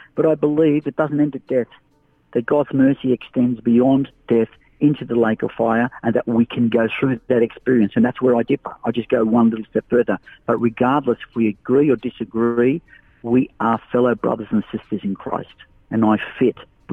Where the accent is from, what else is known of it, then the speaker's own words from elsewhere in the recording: Australia; But I'm an Aussie